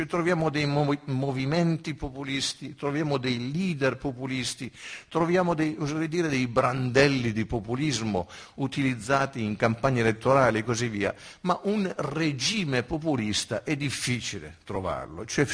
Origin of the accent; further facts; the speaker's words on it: Bologna, Emilia-Romagna, Italy; io vengo da Bologna